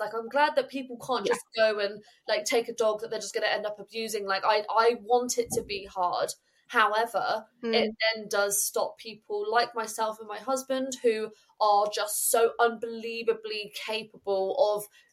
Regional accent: Exeter, South West England, United Kingdom; I'm from Exeter. So we ended up getting Sheldon from Exeter.

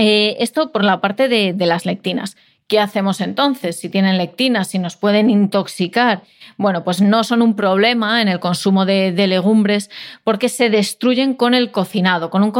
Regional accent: Castile and León, Spain; tú como asturiana, yo como leonesa, tenemos ahí ese vínculo con este tipo de alimentos

